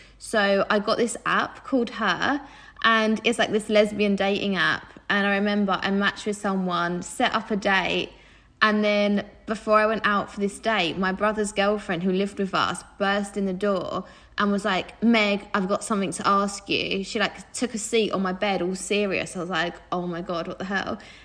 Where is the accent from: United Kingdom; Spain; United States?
United Kingdom; Southend, East of England; So growing up, like I grew up in Southend